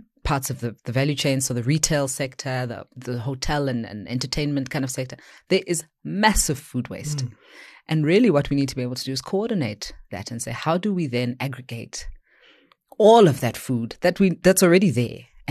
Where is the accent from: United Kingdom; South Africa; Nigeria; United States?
South Africa; Johannesburg, Gauteng; given I'm a child of Hillbrow, I was born in Hillbrow, so maybe there are things I don't see